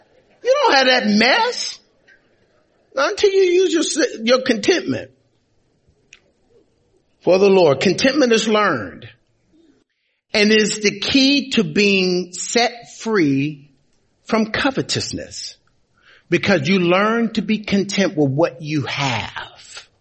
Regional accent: Gary, Indiana, United States; also born or lived in California; You got to understand, I came from the hood. I came from Gary, Indiana. I came from the hood and we ain't seen nothing like that.

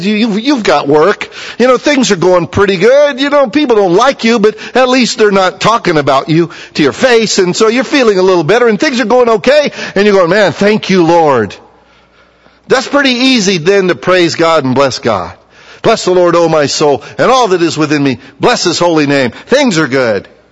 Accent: United States; That's because we're American, we don't know how to, from our hearts, praise.

